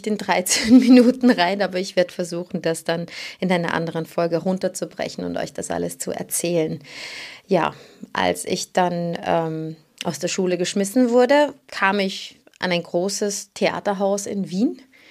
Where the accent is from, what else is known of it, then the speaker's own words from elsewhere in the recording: Switzerland; born there; ich wurde in der Schweiz geboren.